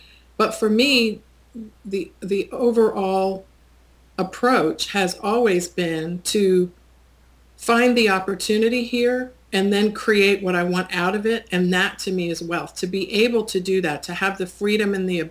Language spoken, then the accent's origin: English; Washington, District of Columbia, United States; now in Charlotte, United States; My hometown is Washington, D.C.